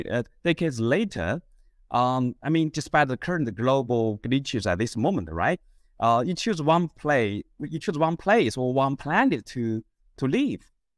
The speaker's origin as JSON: {"language": "English", "country": "China", "tie": "born or raised there", "moved": "as an adult", "said": "I grew up in Nikulan Tansha of China. I moved to Sydney to do my computer science degree and then back to Beijing for my MBA in Tsinghua University."}